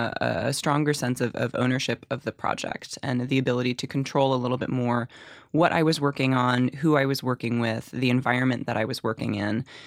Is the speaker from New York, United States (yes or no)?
no; Chapel Hill, North Carolina, United States; And then I assisted a show down at in my hometown of Chapel Hill at Playmakers Rep.